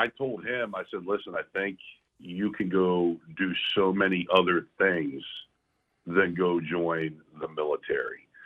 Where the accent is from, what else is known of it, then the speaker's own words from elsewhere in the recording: Red Hill, United States; I grew up in Red Hill. Moved to Red Hill when I was about 10 years old. My family moved there, and that's where I grew up, buddy.